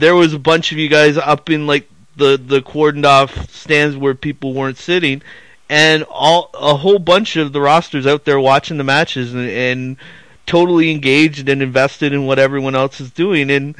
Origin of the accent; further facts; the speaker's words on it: Canada; It's nice to see, as a Canadian, kind of a new generation coming.